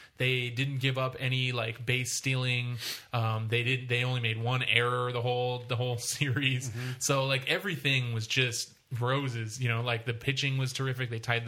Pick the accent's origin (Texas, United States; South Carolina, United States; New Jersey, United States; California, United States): California, United States; Fresno; I'm from Fresno, like you grow up with the connection to the university sports program.